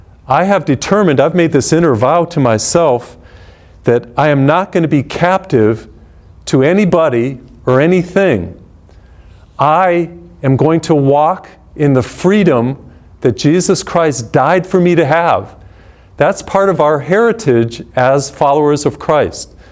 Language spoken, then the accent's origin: English; Feeding Hills, Massachusetts, United States; I come from Massachusetts. I was born in a little town called Feeding Hills, Massachusetts, one of the original 13 colonies.